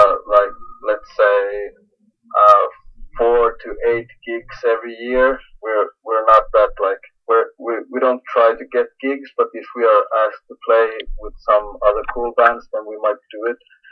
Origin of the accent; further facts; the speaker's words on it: Finland; English is a second language; I come from Finland